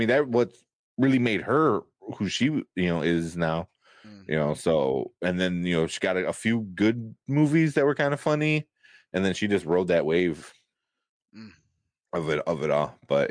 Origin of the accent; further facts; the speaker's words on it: Plainfield, Illinois, United States; if you tell somebody, "Oh, I'm from Plainfield, Illinois,"